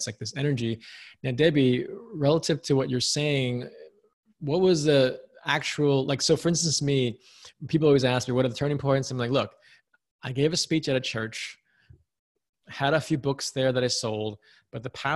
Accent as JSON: {"language": "English", "region": "New York", "country": "United States", "tie": "born or raised there", "said": "I was born and raised in New York."}